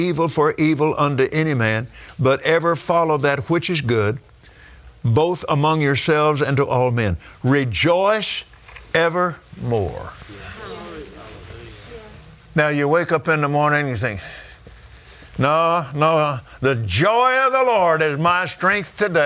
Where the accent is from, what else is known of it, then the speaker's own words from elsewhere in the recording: Texas, United States; I'm from Texas. It's not an ottoman.